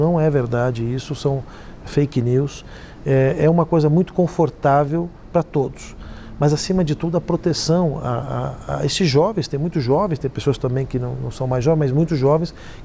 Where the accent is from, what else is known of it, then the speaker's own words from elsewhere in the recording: São Paulo, Brazil; Eu sou paulistano, sei que na minha cidade lá os motoqueiros, os motoboys são indispensáveis